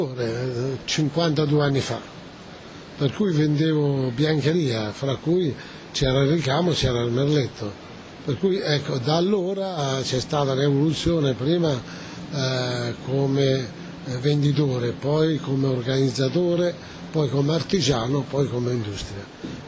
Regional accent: Umbria, Italy; Io vengo dall'Umbria

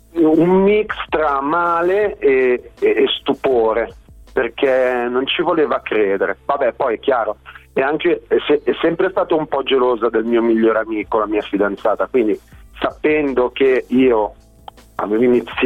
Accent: Lombardy, Italy; born there; Sì, vabbè, a parte che ci sono nato, cioè certo, amo la mia terra.

